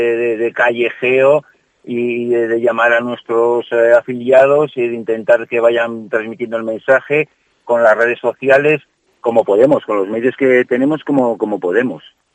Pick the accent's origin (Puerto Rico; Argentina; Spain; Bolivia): Spain; Castile and León; me asombra como castellano-leonés